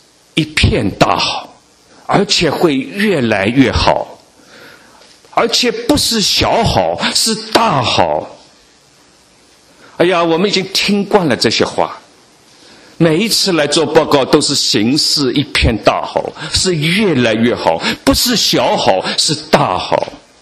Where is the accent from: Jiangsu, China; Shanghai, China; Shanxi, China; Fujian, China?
Shanghai, China; 作为一个上海人，我感到惭愧。